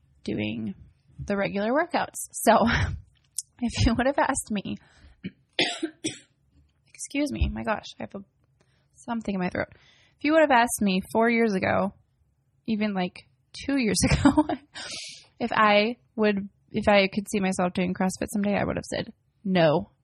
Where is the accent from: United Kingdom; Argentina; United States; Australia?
United States; Minnesota; So I lived in, like, the, like, north of the Twin Cities. And, like, it was in a very small town, way smaller than the town I live in now.